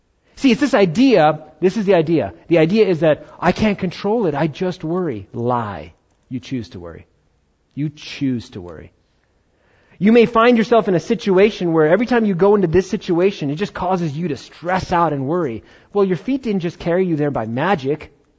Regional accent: New York, United States; I'm not a farmer. I came from New York. I'm born there. I don't know anything about farming.

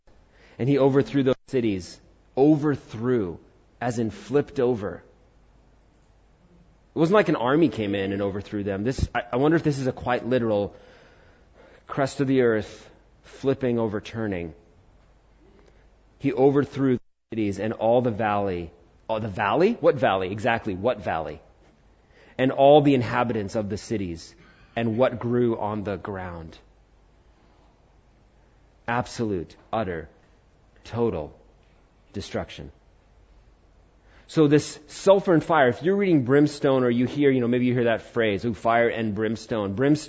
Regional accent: India; I'm Indian.

